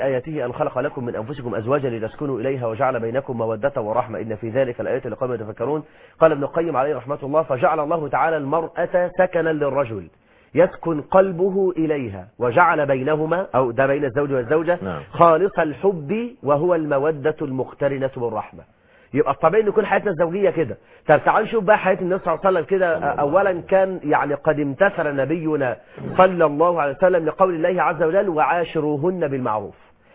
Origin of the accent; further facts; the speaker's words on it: Egypt; ونرى كثير جدا جدا عندنا في مصر 9 مليون امرأة مطلقة